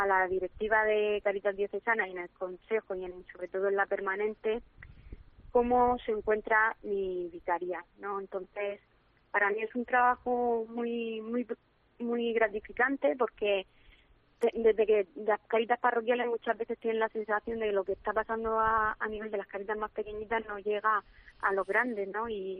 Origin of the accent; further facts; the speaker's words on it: Rafal, Valencian Community, Spain; yo soy de Rafal, del centro, el corazón de la Vega Baja